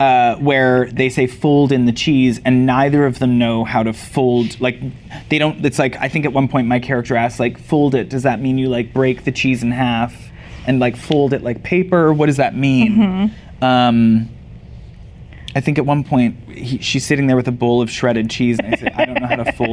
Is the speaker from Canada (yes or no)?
yes; Canada; I grew up in Canada